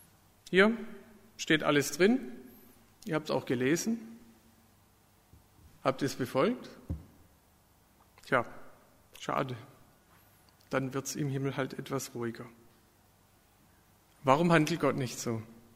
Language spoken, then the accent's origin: German; Baden-Württemberg, Germany; wir sind aus der Nähe von Heilbronn